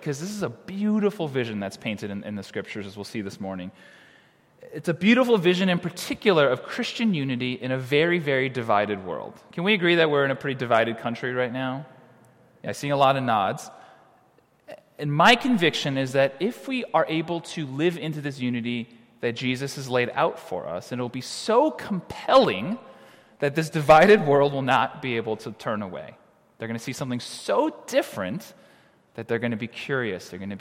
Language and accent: English; Glenview, Illinois, United States; So I grew up in the church. I grew up in Glenview, if anyone's familiar, not too far, I guess, from here.